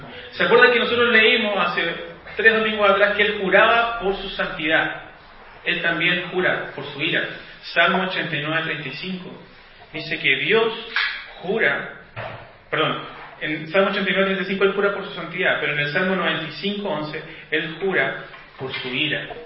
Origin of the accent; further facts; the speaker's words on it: Chile; Lo sabemos, porque somos chilenos.